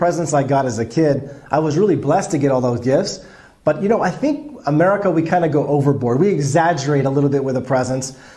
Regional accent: Houston, Texas, United States; also born or lived in Alabama; now in Poland; Big differences here than Christmas back home, growing up in Houston, Texas, and in Alabama.

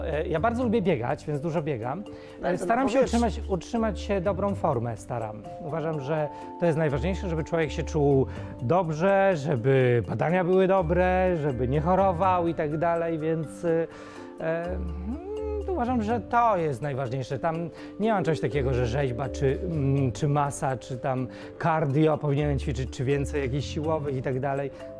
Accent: Krosno, Subcarpathian Voivodeship, Poland; Słabo pływam, bo jestem człowiekiem z gór

